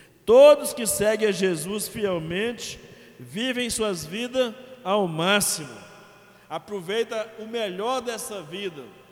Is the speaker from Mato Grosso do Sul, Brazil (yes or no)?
no; Manga, Minas Gerais, Brazil; born there; also born or lived in Belo Horizonte; Por causa do nome da cidade onde eu nasci. Mas pode vir alguma coisa boa de Manga?